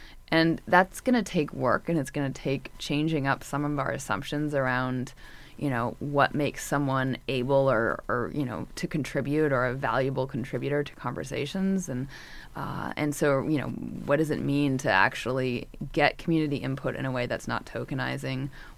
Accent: Washington, United States; also born or lived in New York City; I grew up in Washington State and I live in Washington State now. But in between, I lived in New York City for many years and spent about a year here in Tucson

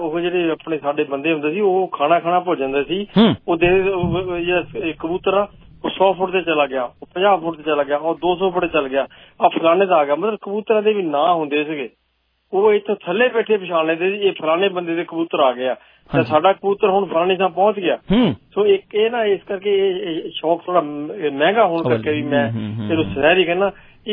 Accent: Punjab, India; ਦੇਖੋ ਜੀ, ਮੈਂ ਬੇਸਿਕਲੀ ਦੁਆਬੇ ਤੋਂ ਹੈਗਾ

